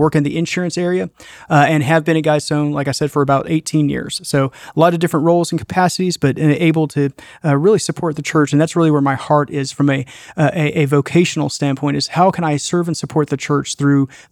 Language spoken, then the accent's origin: English; Dallas-Fort Worth, Texas, United States; I was born and raised in a Southern Baptist church here in the Dallas-Fort Worth